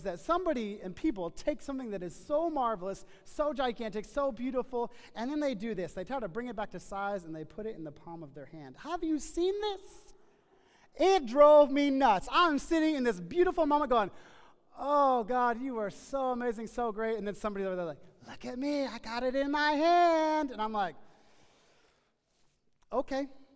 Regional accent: Texas, United States; I'm from Texas, and it exists, Paris, Texas.

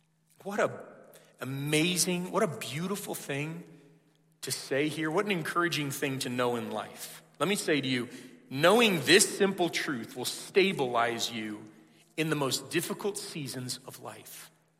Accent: California, United States; I grew up in Southern California. There were times we would go to the beach.

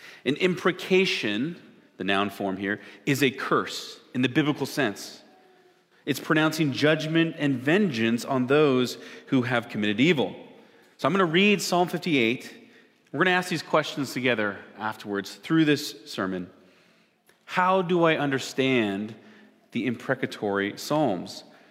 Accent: Curlew, Washington, United States; also born or lived in Spokane, Washington; I am originally from Spokane. I grew up in Curlew, Washington. 10 bonus points if you know where that is.

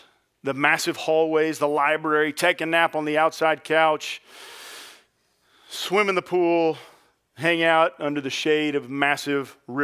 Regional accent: Houston, Texas, United States; I grew up in Houston, so the coolest place to go to see Christmas lights is where?

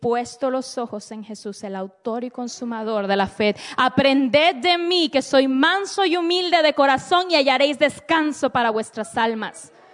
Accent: Honduras; yo soy de Honduras, somos catrachos. Soy catracha, de la cabeza a los pies, y pentecostal, de la cabeza a los pies.

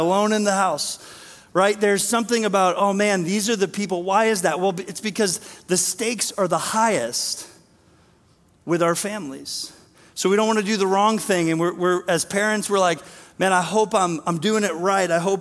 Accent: Maine, United States; also born or lived in Texas; I'm from Maine. I'm not from Texas, but I lived there too long. Still have some of the language.

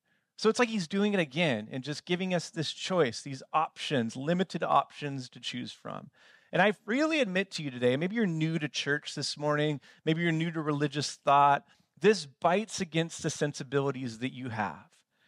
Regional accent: United States; it was embarrassing to me as an American with my Australian friends on how much we had.

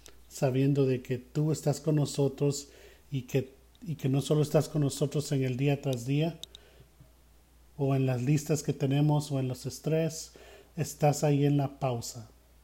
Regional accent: Nashville, Tennessee, United States; Yo vine de Nashville, Tennessee. Mi familia vive acá y estoy visitándolos a ellos.

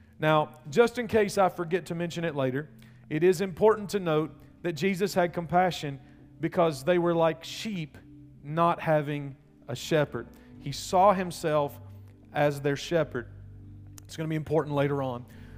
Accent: Kentucky, United States; I'm sorry, I am from Russell County, South Central Kentucky.

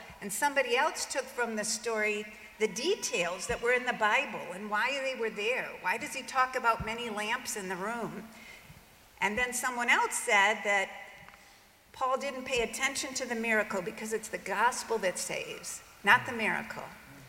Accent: Michigan, United States; We came, my husband's German, I'm from Michigan.

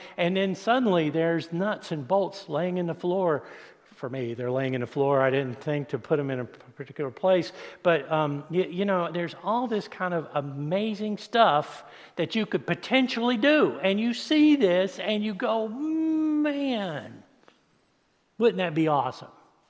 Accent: Virginia, United States; I'm from Southwestern Virginia. We would say, what the heck, okay?

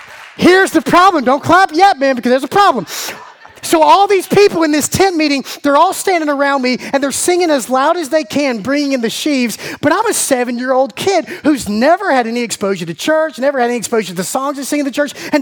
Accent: Georgia, United States; And I'll never forget my Uncle Marty, growing up in Central Georgia, my Uncle Marty, who was a Christian and therefore very concerned for my soul

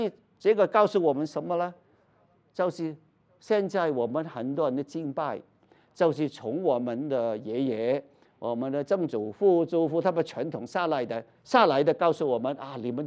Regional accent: China; 其实我们中国人不是很多人信

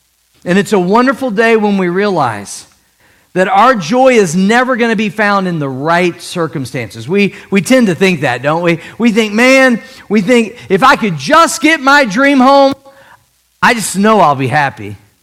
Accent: St. Louis, Missouri, United States; By the way, I'm from St. Louis. The Cardinals won that World Series.

